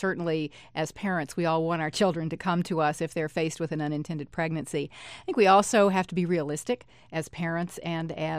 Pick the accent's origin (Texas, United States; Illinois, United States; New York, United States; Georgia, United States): Texas, United States; since I grew up in West Texas at just about the same time as George W. Bush, by the way.